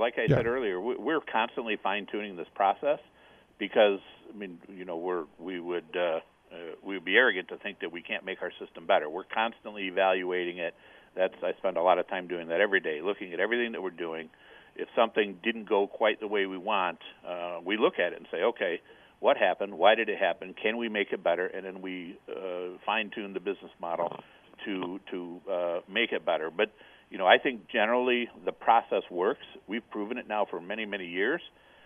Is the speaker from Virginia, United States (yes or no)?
no; Toledo, Ohio, United States; now in Cleveland, United States; I grew up in Toledo, came to Cleveland in the early 90s, was at that time a commercial lender